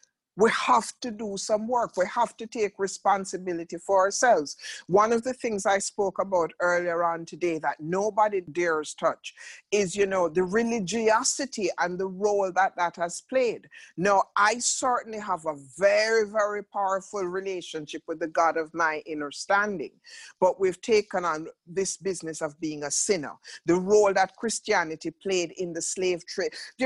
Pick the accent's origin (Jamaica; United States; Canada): Jamaica; I'm a Black woman and I'm from Jamaica and I'm of African descent.